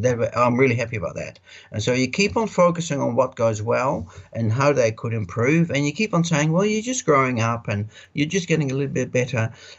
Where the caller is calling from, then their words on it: Netherlands; And it's because I'm speaking from the Netherlands.